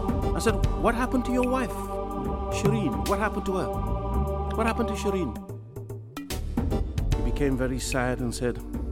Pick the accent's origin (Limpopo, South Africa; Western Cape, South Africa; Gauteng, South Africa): Western Cape, South Africa; Cape Town; I was born and raised in Cape Town, but I've never been to the top of Table Mountain.